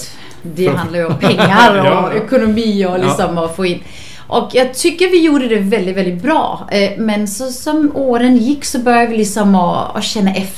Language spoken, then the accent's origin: Swedish; Denmark; now in Varberg, Sweden; Jag är från Danmark. Precis, men har ju så bott här i 16 år.